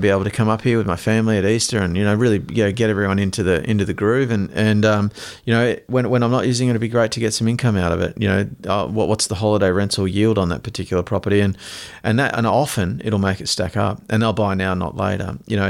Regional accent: Noosa, Queensland, Australia; I grew up in Noosa Sound on the waterfront

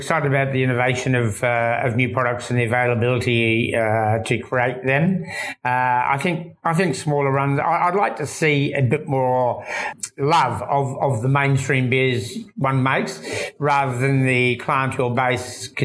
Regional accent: New Zealand; born there; I was born in New Zealand

